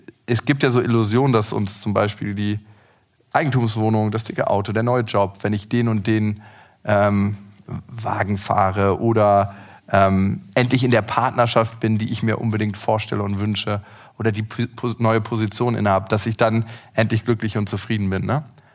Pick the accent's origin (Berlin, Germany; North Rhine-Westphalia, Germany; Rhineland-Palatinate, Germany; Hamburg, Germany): Berlin, Germany